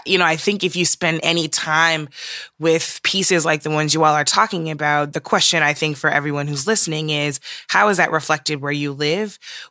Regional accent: St. Louis, Missouri, United States; So in reading both of these pieces, I actually thought about my hometown of St. Louis.

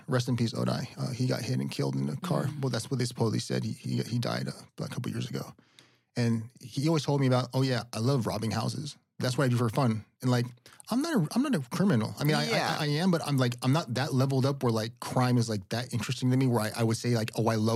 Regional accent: California, United States; also born or lived in Los Angeles; No, I was in the Bay Area. Then when I was 18, I came

